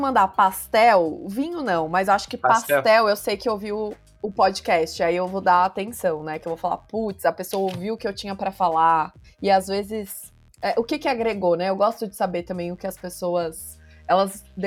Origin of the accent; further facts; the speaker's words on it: Minas Gerais, Brazil; Isso, eu sou mineira, eu sou uma mistura de Brasil com Egito. É uma mistura de Minas Gerais com Chile.